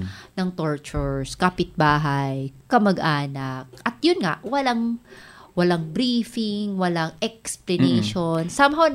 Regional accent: Northern Samar, Philippines; Ako taga Northern Samar ako.

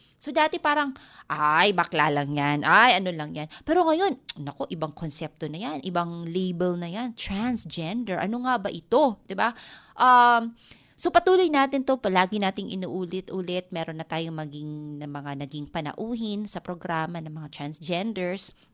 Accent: Eastern Visayas, Philippines; first language Waray; Tagalog is a second language; Dahil nga meron akong dialect, waray ako, napakadali sa akin na mag-shift ng lingwahe.

